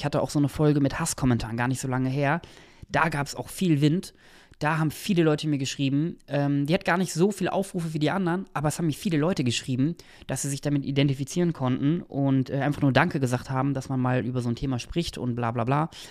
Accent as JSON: {"language": "German", "town": "Nienburg", "region": "Lower Saxony", "country": "Germany", "tie": "born or raised there", "said": "Grüße gehen raus an meine alte Heimatstadt, 31582 Nienburg an der Weser"}